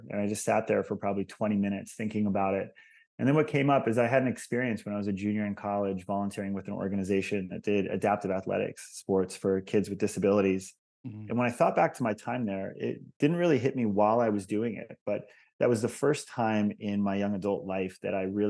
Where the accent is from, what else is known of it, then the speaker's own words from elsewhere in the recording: Hawaii, United States; I struggled significantly with social anxiety and shyness and loneliness growing up in Hawaii for most of my formative years.